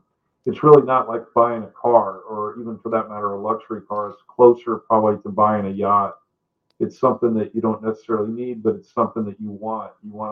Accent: Houston, Texas, United States; No, I'm originally from Texas. I grew up in Houston, Texas.

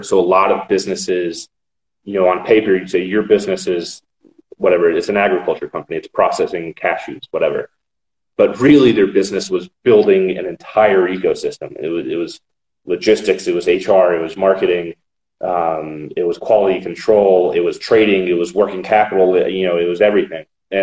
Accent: Texas, United States; So, a little bit on me. I'm from the U.S., from Texas.

